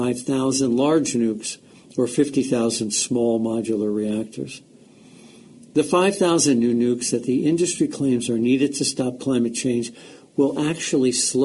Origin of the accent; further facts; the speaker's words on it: Burlington, Vermont, United States; Dozens of cities, including my hometown of Burlington, Vermont, are already completely powered by renewable electricity from distributed sources.